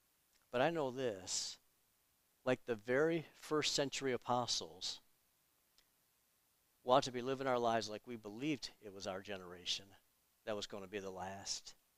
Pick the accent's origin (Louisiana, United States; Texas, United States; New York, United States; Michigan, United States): Michigan, United States; Detroit; I grew up in Detroit. I grew up in a racially diverse community. I went to a racially diverse schools.